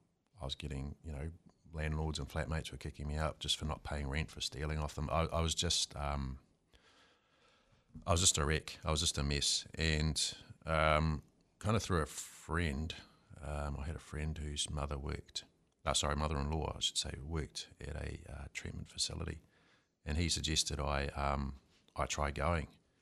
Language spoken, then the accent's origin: English; Wellington, New Zealand; I was raised in Wellington, New Zealand, and my upbringing was basically lower middle class, and I had a pretty good childhood.